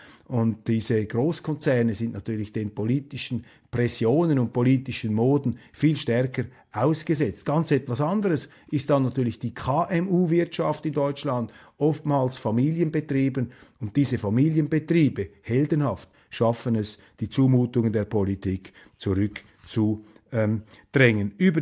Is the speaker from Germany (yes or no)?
no; Switzerland; Und das ist für mich als Schweizer natürlich eine wichtige Information